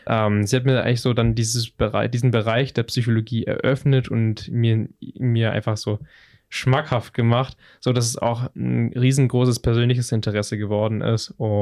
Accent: Pleidelsheim, Baden-Württemberg, Germany; Also bei mir aus dem Ort, wo ich herkomme, aus Pleidelsheim

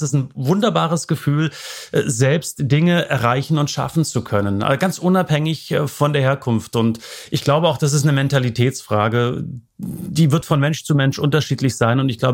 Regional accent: East Germany, Germany; born or raised there

